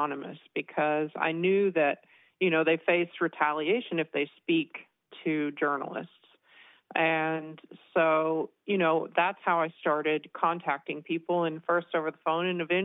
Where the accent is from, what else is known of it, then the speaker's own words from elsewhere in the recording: Arkansas, United States; I'm a freelance journalist, and I'm from the Ozark Mountains of Arkansas, which is also the home of Tyson Foods